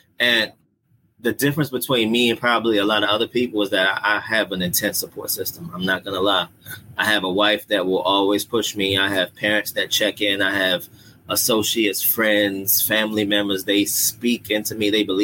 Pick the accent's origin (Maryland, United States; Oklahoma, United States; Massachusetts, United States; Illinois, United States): Maryland, United States; Baltimore; I grew up in Baltimore City. I'm a Northeast inner city Baltimore guy raised in a single parent household.